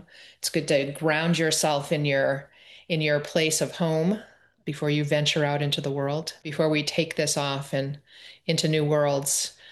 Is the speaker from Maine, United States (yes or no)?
yes; Maine, United States; I am Bear Clan from the Penobscot Nation and Crow Clan from the Passamaquoddy Tribe at Zibayik.